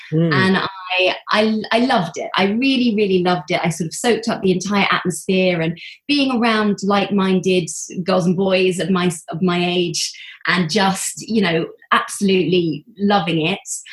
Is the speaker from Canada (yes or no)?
no; Windsor, South East England, United Kingdom; I grew up in Windsor. So I went to a local dance school in Eton, which was just down the road.